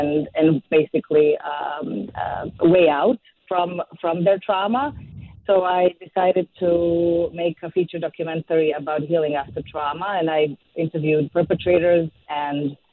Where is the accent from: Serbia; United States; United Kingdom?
Serbia; English is a second language; moved away as an adult; I was born and raised in Serbia, and I had a beautiful acting career.